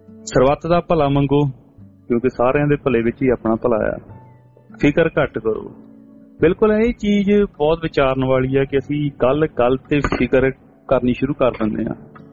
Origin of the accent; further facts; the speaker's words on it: Punjab, India; moved away; ਅਸੀਂ ਪੰਜਾਬ ਦੇ ਲੋਕ ਆ, ਪਿੰਡਾਂ ਰੂਲਰ ਕਿਹਾ ਜਾਂਦਾ ਨਾ ਪੰਜਾਬ ਨੂੰ